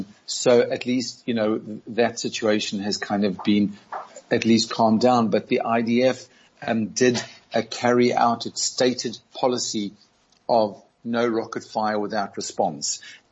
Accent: Eastern Cape, South Africa; Well, I lived in Cape Town for a while. I wasn't actually from Cape Town. I grew up in Eastern Cape

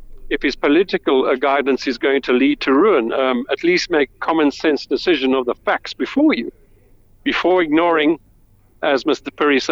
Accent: South Africa; Now, I am a dual national, and as a South African, I will offer to do whatever I can

